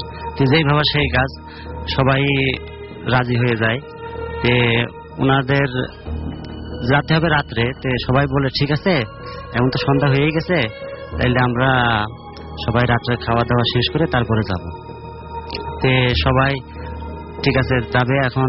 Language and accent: Bangla; Alamdanga, Khulna Division, Bangladesh; আমার গ্রামের বাড়ি হচ্ছে চুয়াডাঙ্গা জেলার আলমডাঙ্গা থানা